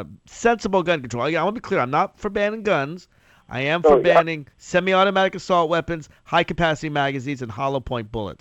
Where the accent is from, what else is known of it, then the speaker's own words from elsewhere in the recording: Virginia, United States; In my home state of Virginia, we used to have a policy before the Republicans took over of saying you could buy one gun a month.